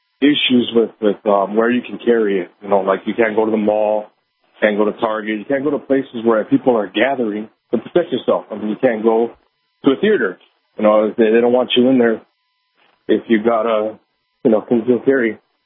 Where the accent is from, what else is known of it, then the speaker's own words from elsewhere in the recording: California, United States; I'm formerly from California, so and that place is all jacked up, and that's why I got out of there.